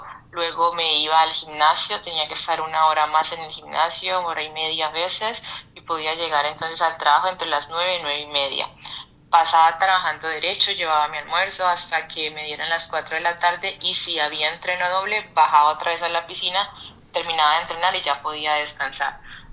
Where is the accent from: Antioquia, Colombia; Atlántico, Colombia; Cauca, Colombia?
Cauca, Colombia; Santander de Quilichao; yo nací en el Cauca, soy de Santander de Quilichao, llamo a mi departamento